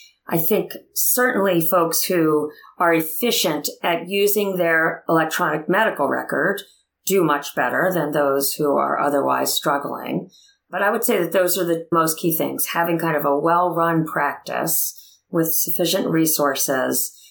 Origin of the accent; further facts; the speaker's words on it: New England, United States; I'm from New England. Do your job, Bill Belichick quote.